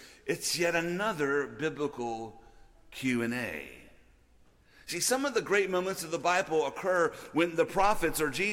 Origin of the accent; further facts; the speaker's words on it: New Orleans, Louisiana, United States; I'm not necessarily proud of it, but I grew up in New Orleans, and that's just what you do when you live there.